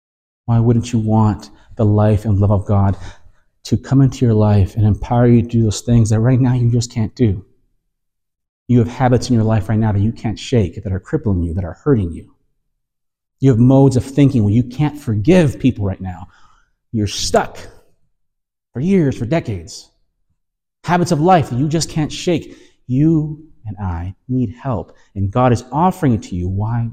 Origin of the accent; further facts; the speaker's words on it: Canada; Is your nation, I'm Canadian, Canada, USA, is that your foundation?